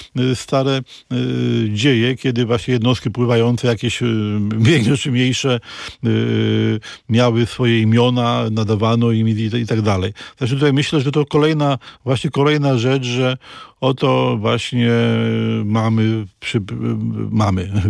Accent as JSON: {"language": "Polish", "region": "Łódź Voivodeship", "country": "Poland", "said": "ja pochodzę tam z ziemi rawskiej i tam też się mówi kumoter"}